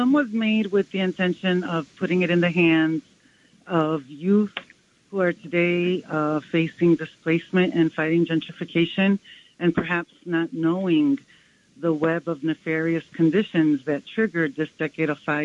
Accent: New York City, New York, United States; growing up in the South Bronx, I always heard that Puerto Ricans and African Americans, we didn't know how to take care of our neighborhoods, right?

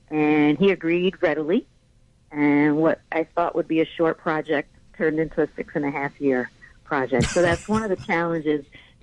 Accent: Detroit, Michigan, United States; now in New York City, United States; I grew up in Detroit and Detroit really shaped me.

